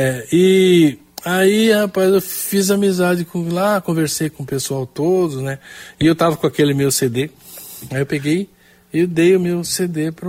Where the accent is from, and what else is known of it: Santos, São Paulo, Brazil